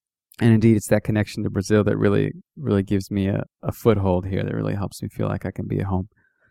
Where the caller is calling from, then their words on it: Monrovia, Montserrado, Liberia; I'm checking in from Congo Town Beach on the outskirts of Monrovia, the capital of Liberia in West Africa